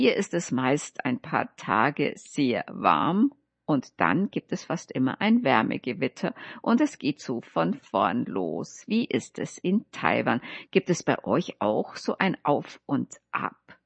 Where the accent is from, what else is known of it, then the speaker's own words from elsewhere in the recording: Baku, Azerbaijan; now in Berlin, Germany; Mein Interesse begann während meiner Zeit in meiner Heimatstadt Baku in Aserbaidschan und setzte sich nach meinem Umzug nach Berlin fort.